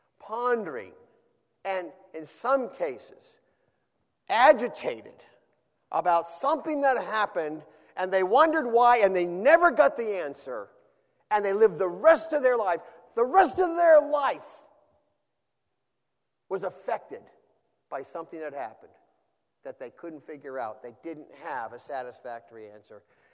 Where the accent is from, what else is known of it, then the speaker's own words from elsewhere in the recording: New Hampshire, United States; For years, as a young child, I grew up in New Hampshire, and still Boston.